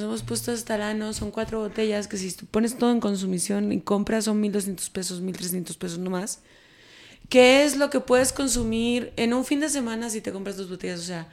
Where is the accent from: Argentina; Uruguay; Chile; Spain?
Spain; Maspalomas, Canary Islands; Los libros y ya está. O sea, si crecí en Canarias.